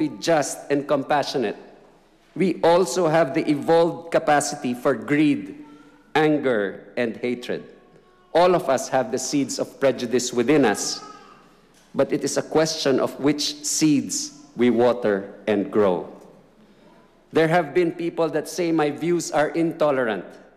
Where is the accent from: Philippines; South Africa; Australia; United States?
Philippines; now in New Zealand; I am Catholic. I am a Filipino and a New Zealander.